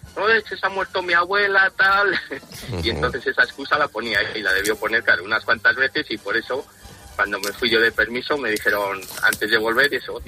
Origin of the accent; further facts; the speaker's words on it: Frómista, Castile and León, Spain; ¿de dónde eres? Pues de Palencia. Pues joder, ¿pero de Palencia? Sí, digo, ¿de dónde? Pues de Fromista.